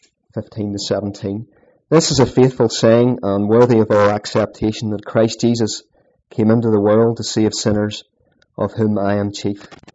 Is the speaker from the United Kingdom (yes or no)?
yes; Bangor, United Kingdom; born there; I was born in Bangor on the 4th of October 1976 into a Christian home.